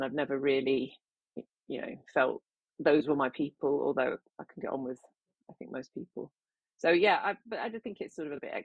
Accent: Scotland, United Kingdom; I didn't feel particularly at home growing up in Scotland.

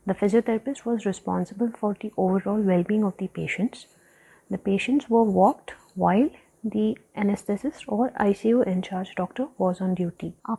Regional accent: India; and I'm from India.

